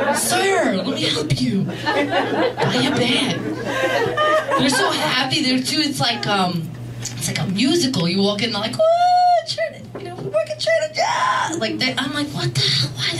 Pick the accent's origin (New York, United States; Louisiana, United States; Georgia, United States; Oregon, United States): New York, United States; Where I'm from New York, it's 12 or less.